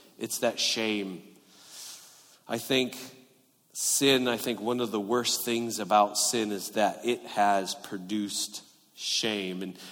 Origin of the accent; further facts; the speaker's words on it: California, United States; And I'm from Southern California, so snow is in your freezer, right?